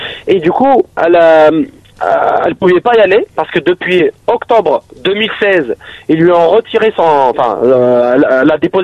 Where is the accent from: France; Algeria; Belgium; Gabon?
Algeria; je suis algérien.